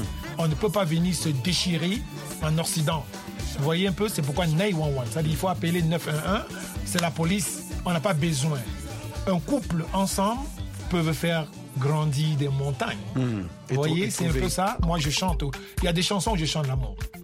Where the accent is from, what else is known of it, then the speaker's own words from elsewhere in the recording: Cameroon; Je parle en tant qu'Africain. Moi, je ne parle pas en tant que Camerounais.